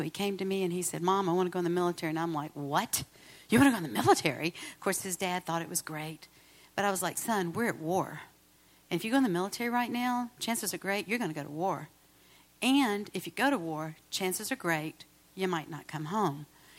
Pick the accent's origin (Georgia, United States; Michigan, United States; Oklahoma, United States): Georgia, United States; Atlanta; I'm from Atlanta.